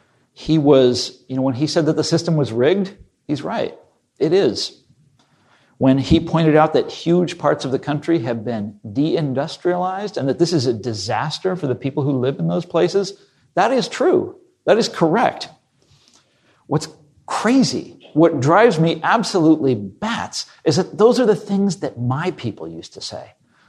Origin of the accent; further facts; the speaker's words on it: Kansas, United States; I wrote this book about right-wing populism in my home state of Kansas, which is a very populist place. It has a tradition of radicalism.